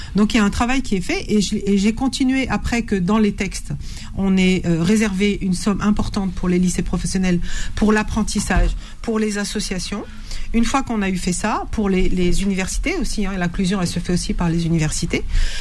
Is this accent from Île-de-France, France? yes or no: yes; Aulnay-sous-Bois, Île-de-France, France; moi j'ai grandi à Aulnay 3000.